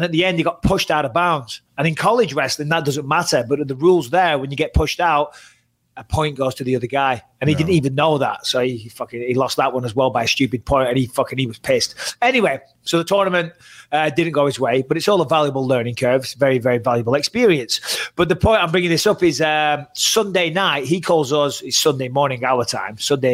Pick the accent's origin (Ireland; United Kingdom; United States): United Kingdom; England; I'm English. We don't wrestle unless you're a bit of a weirdo.